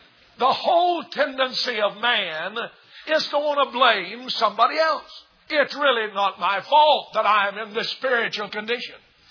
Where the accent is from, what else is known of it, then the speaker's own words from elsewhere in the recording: Tallulah Falls, Georgia, United States; when I was growing up around Tallulah Falls, I lived in a neighborhood.